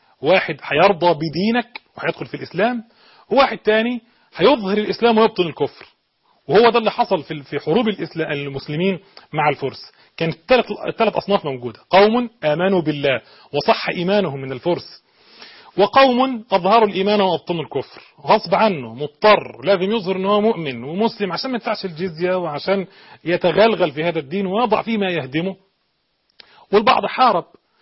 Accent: Egypt; احنا عندنا في مصر، أنا شخصيا عندي حساسية من موضوع الفيل ده

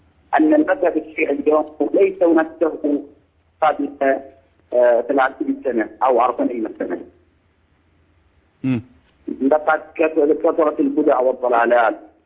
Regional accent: Iraq; وأنا من العراق ومن الشيعة.

